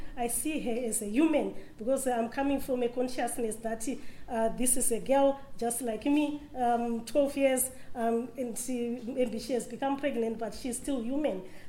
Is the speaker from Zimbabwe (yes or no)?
yes; Zimbabwe; moved away as an adult; now in Finland; I'm also speaking here in Finland. I'm having moved from Zimbabwe, a country that has been going through a crisis, economic and political crisis